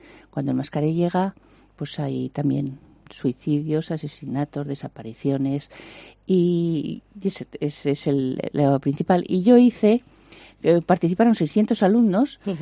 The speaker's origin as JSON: {"language": "Spanish", "town": "Soria", "region": "Castile and León", "country": "Spain", "said": "Yo soy de Soria, que tenemos ya frío, estamos con los edredones y las mantas."}